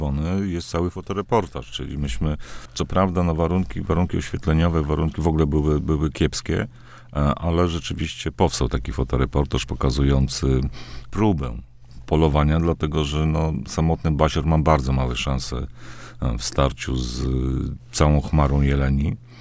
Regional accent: Podlaskie Voivodeship, Poland; born there; Ja, tak jak powiedziałem, urodziłem się nad Biebrzą. Ja pamiętam ten krajobraz biebrzański sprzed wielu, wielu lat.

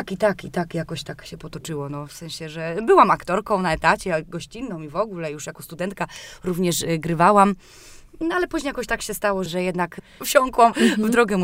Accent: Gdynia, Pomeranian Voivodeship, Poland; now in Olsztyn, Poland; W 2004 roku przyjechałam tutaj z Gdyni do Olsztyna

